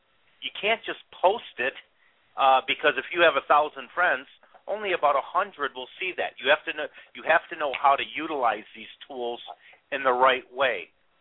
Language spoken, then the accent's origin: English; Grand Rapids, Michigan, United States; Grand Rapids, Michigan.